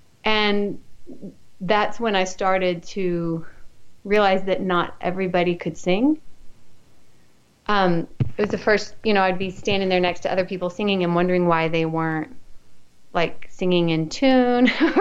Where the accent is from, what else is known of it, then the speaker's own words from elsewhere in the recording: Houston, Texas, United States; now in Austin, United States; I'm Texan originally. I grew up in Houston, but I've lived in Austin for 19 years, I think.